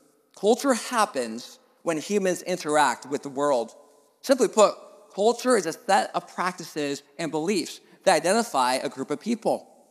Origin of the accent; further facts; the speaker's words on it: New Jersey, United States; If you were to ask people in our area where you are from, they will not say that we're from New Jersey. There's a distinct difference between South Jersey and New Jersey based on its topography